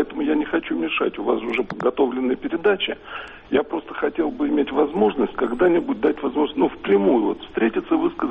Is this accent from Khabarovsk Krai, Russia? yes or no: no; Moscow, Russia; я москвич.